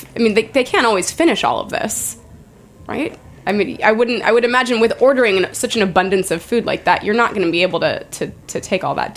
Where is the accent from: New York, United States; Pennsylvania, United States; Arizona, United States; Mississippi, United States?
Arizona, United States; And I don't even think I ever saw that growing up in Arizona.